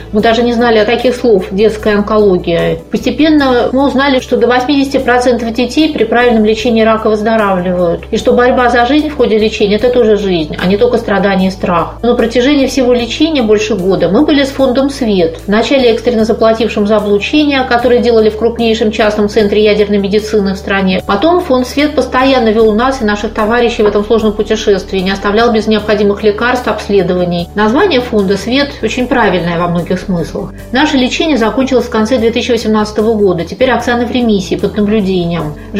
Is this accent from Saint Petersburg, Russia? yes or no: yes; Saint Petersburg, Russia; я из Петербурга, преподаватель.